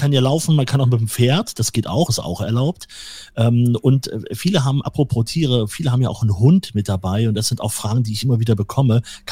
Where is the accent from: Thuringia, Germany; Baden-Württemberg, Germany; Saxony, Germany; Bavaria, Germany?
Saxony, Germany; Leipzig; ich bin ja aus Leipzig.